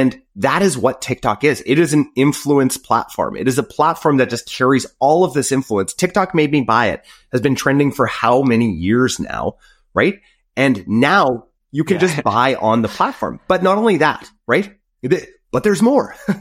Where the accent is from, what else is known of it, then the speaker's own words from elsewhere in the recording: Canada; You guys know I'm Canadian, by the way.